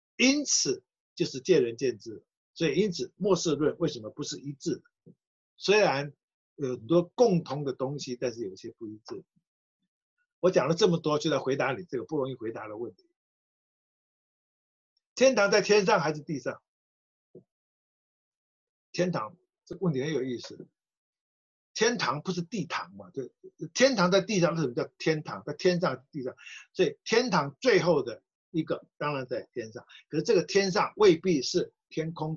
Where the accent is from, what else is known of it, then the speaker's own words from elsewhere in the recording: Hong Kong; 不要让我们香港人碰到这个